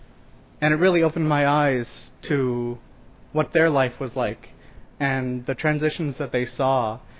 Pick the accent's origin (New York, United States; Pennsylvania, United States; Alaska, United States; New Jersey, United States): Alaska, United States; Hoonah; I'm from Hoonah.